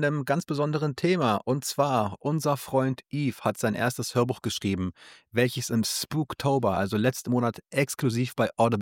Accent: Berlin, Germany; Also Yves und ich, wir waren also zwei Berliner geboren und aufgewachsen.

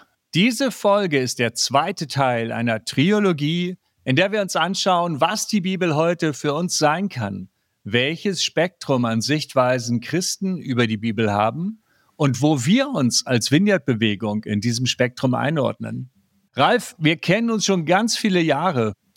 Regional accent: Hamburg, Germany; aus Hamburg

